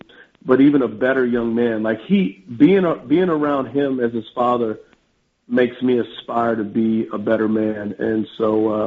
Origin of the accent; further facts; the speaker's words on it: Texas, United States; you know, I'm from Texas. I've seen snow one time in my life